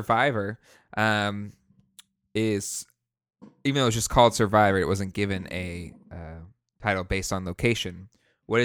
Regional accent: San Diego, California, United States; Hometown. I'm from San Diego. That's my hometown.

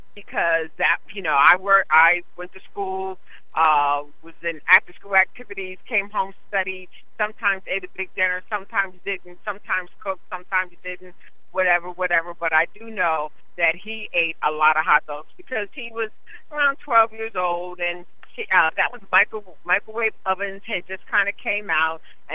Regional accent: Pennsylvania, United States; We're from Central Pennsylvania, and one of the best hospitals in our area is Milton Hershey Medical Center.

